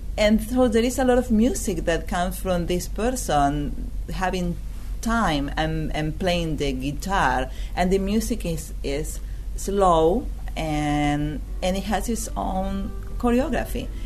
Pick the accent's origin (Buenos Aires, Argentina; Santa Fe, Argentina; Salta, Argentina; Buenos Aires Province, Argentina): Santa Fe, Argentina; moved away as an adult; now in United States; I'm from Argentina. I came to the United States in 1986.